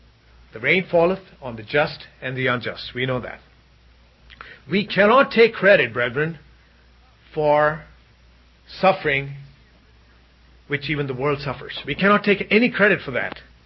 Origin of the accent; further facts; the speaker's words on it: India; And of course, growing up in India, it's always, this was a quote time and again from any nominal priest who administered a marriage.